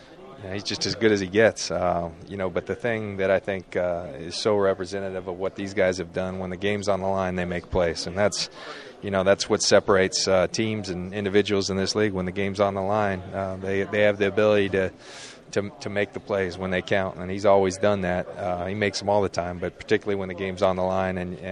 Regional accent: San Diego, California, United States; I'm from San Diego, so I see a lot of what went on when Rodney was there

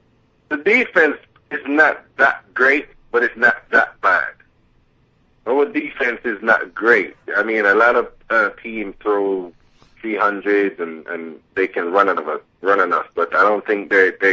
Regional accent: Jamaica; now in New York, United States; I'm a Jamaican guy, so I don't know much about football. I taught myself by watching football and TV every Sunday when I just came to this country.

